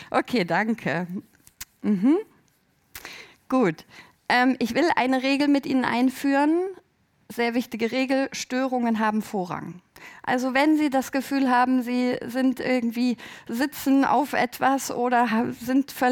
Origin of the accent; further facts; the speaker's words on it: Berlin, Germany; Ich komme aus Berlin.